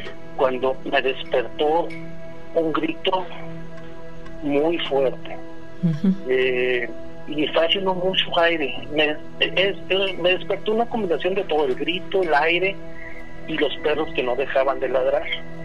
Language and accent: Spanish; Aguascalientes, Mexico; born there; yo nací en Aguascalientes y en Aguascalientes he oído muchas historias